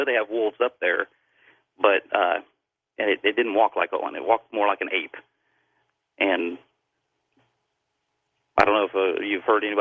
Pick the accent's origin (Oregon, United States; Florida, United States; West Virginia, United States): West Virginia, United States; And the Mothman thing, I'm from West Virginia, and my wife and I took a trip to Point Pleasant and kind of explored that.